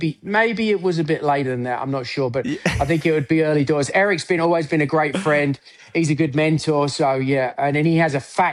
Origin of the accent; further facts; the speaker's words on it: England, United Kingdom; moved away as an adult; now in United States; I grew up in England. I came to America on a scholarship because my aspiration was to play the European Tour.